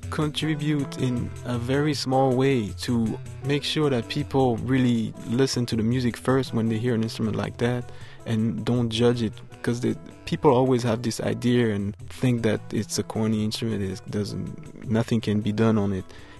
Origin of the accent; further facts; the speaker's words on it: Geneva, Switzerland; I was born and raised in Switzerland, Geneva.